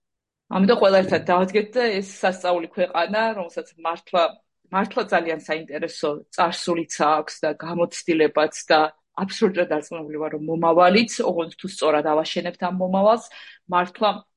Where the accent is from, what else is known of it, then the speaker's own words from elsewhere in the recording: Sukhumi, Abkhazia, Georgia; მე თვითონ სოხუმიდან ვარ